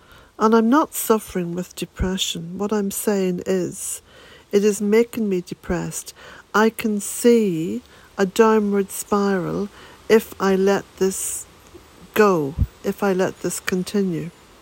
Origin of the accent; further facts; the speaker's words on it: Ireland; I'm an Irish woman. I'm a Celtic woman.